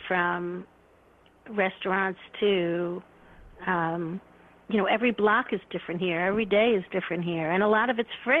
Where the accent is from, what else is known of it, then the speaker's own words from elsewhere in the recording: New York, United States; Born and raised in New York.